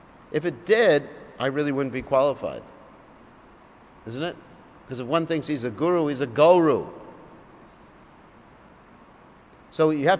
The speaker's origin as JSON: {"language": "English", "country": "United States", "said": "I'm an American. You know, we know better because we're liberated."}